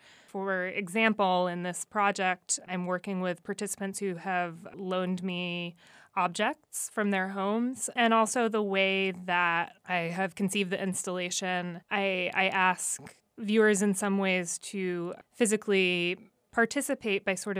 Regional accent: New Mexico, United States; it was a public art commission that I did in my home state of New Mexico with the Department of Cultural Affairs there.

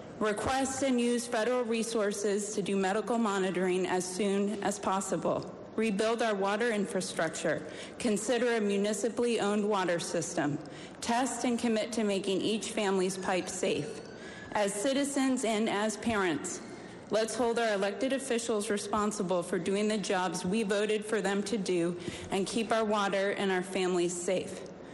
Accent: West Virginia, United States; Born and raised in West Virginia, for the past 5 years, I've lived in Charleston.

